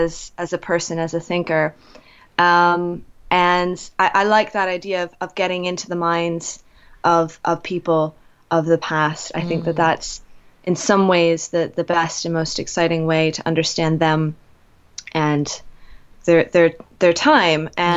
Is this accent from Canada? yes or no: yes; Canada; moved away as an adult; now in United Kingdom; I'm originally from Canada.